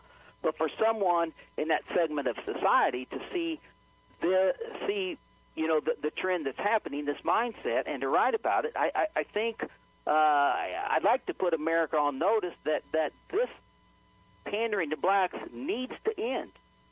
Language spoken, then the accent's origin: English; Missouri, United States; I grew up in Southwest Missouri. It's very rural.